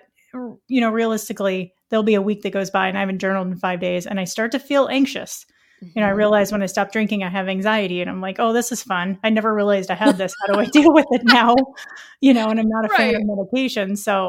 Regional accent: Missouri, United States; he's from Missouri, which again, I'm from Missouri.

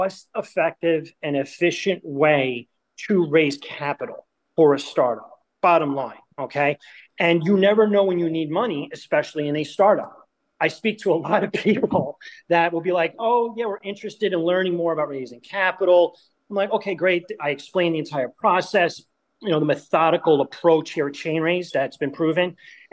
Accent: Long Island, New York, United States; accent: New York; I know you could tell because I can't shake the accent, no matter how hard I try. But I grew up on Long Island

